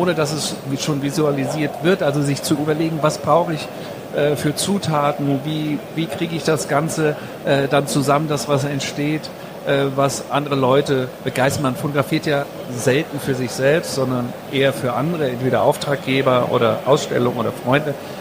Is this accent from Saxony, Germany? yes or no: no; Frankfurt, Hesse, Germany; Ich komme ja ehemals aus Frankfurt.